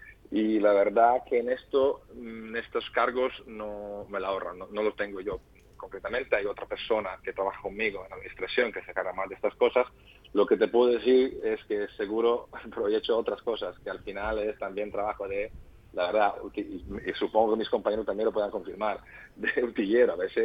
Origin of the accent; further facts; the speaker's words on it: Italy; me acuerdo yo soy italiano